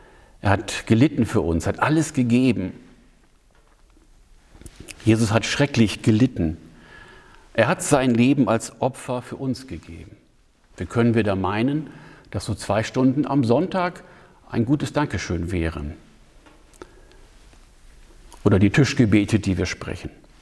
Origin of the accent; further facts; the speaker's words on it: Germany; Ich bin auf dem Land aufgewachsen, in der Nähe von Bremen. Bei uns fuhr nur der Schulbus, so zweimal am Tag.